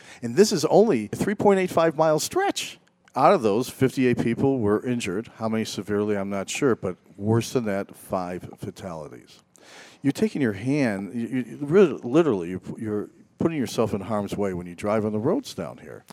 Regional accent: Northbrook, Illinois, United States; I'm from Illinois, grew up in Northbrook, where they're located, have family at work there.

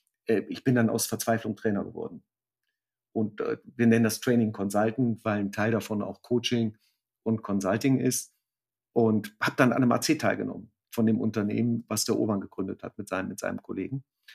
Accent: Münster, North Rhine-Westphalia, Germany; wenn ich in Münster bin, wo ich herkomme, wo ich auch total glücklich bin, ist eine ganz tolle Stadt

